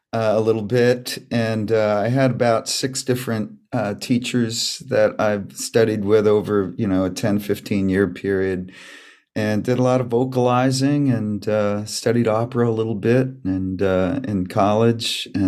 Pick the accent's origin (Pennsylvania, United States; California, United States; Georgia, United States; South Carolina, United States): Pennsylvania, United States; Nazareth; I grew up in Nazareth, Pennsylvania, where Martin Guitar is, where the factory is.